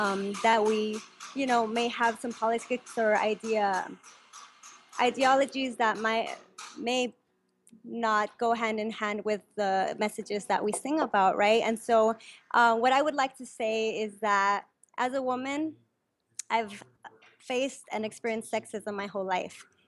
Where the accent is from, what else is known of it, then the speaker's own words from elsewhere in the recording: Los Angeles, California, United States; my own experience as a Chicana woman growing up in Los Angeles